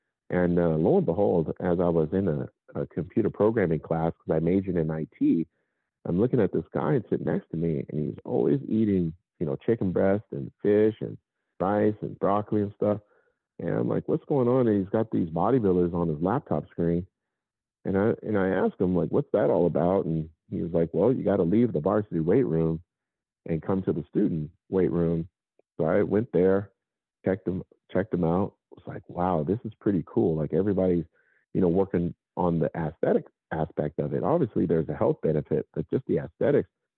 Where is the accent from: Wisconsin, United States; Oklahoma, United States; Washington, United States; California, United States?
Washington, United States; Seattle; growing up in Seattle, Washington, going through different trials and tribulations